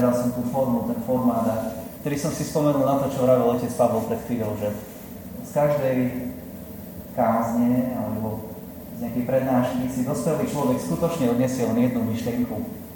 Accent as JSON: {"language": "Slovak", "region": "Spiš", "country": "Slovakia", "lives_now": "Bratislava, Slovakia", "said": "som Slovák, tak ako vy, som do Spiša, slúžim v Bratislave, som konvertuálny františkán, minorita."}